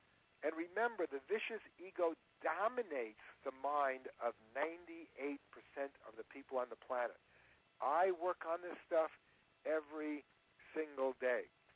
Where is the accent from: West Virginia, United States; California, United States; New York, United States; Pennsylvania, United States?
California, United States; I'm some weirdo from California.